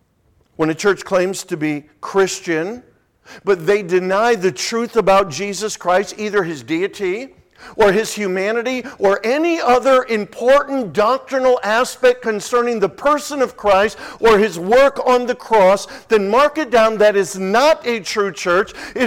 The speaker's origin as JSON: {"language": "English", "region": "New England", "country": "United States", "tie": "born or raised there", "said": "And I hadn't seen any of that growing up in New England."}